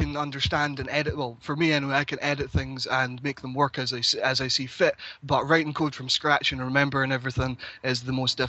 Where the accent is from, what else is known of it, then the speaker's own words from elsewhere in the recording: Scotland, United Kingdom; from Fife.